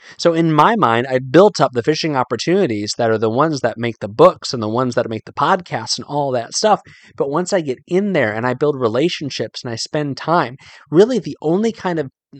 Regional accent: Virginia, United States; I grew up living in Northern Virginia, I've talked about this before, driving up to South Central Pennsylvania

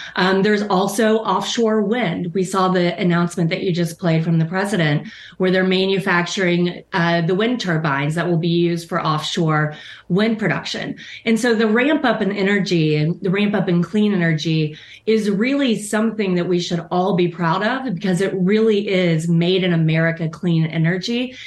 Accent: Oklahoma, United States; They're in zip codes all over the place in my home state of Oklahoma, in Georgia.

